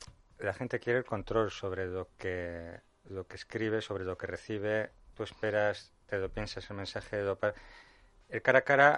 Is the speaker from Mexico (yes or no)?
no; Bilbao, Basque Country, Spain; Siempre comento que soy de Bilbao